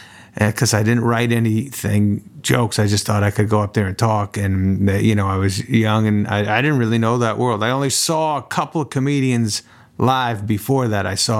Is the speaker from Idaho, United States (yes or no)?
no; New Hampshire, United States; The guys I grew up in New Hampshire where they all can jam.